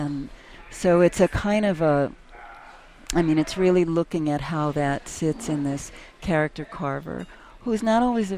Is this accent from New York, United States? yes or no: yes; New York, United States; I'm not from Minnesota, I'm a New Yorker.